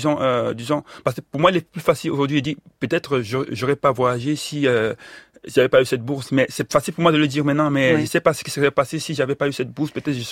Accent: Cameroon; moved away as an adult; moi je suis parti du Cameroun en 2008 avec une bourse d'études. J'ai eu beaucoup de chance, mais avant ça, je vivais déjà en exil dans mon propre pays.

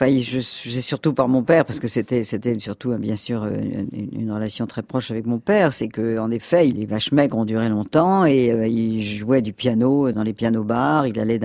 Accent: Monaco; born there; also born or lived in Switzerland; Et puis je suis née à Monaco à l'époque.

